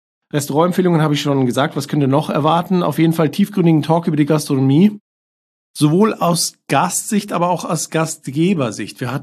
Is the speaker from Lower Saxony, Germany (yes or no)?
no; Bavaria, Germany; born there; now in Munich, Germany; Ich bin Familienvater, lebe in München schon sehr, sehr lange, bin aber eigentlich gebürtiger Niederbayer, den man mir nicht mehr anhört.